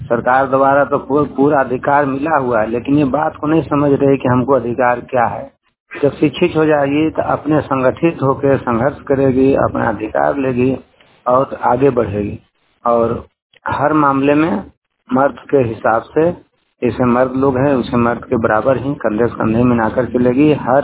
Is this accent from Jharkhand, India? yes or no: no; Nawada, Bihar, India; ग्राम काजी बीघा, post परमा, थाना नारदीगंज, जिला नवादा के निवासी हूँ।